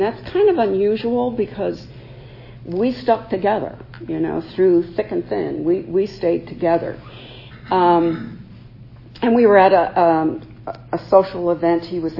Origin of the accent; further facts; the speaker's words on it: Nutley, New Jersey, United States; also born or lived in California; I grew up in Nutley, New Jersey. Spent most of my adult life in California, actually.